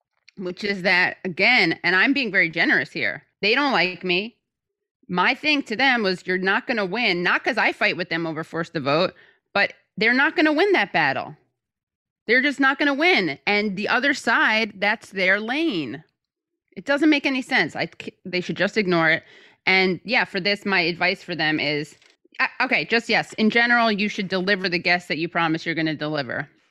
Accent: New York, United States; As a New Yorker, I detest Andrew Cuomo.

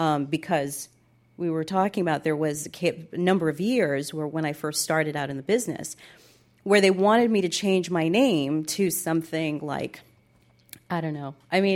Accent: New York City, New York, United States; born there; now in Silver Spring, United States; Silver Spring, Maryland. But before that, I was actually born in New York City.

